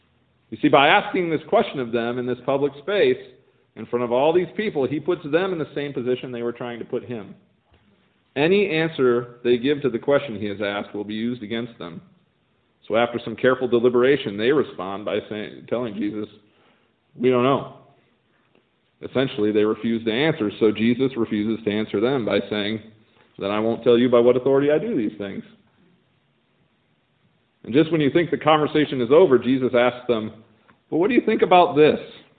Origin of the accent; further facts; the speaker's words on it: Portage, United States; I grew up actually in Portage, so not far from here